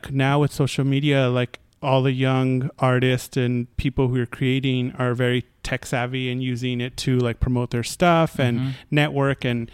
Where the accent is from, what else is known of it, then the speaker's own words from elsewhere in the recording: East Los Angeles, California, United States; I grew up in East LA, East LA proper